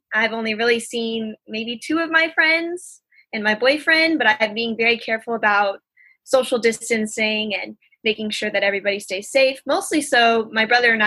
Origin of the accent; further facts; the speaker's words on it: Blue Springs, Missouri, United States; Yeah, I'm from Blue Springs, Missouri, or Kansas City, Missouri.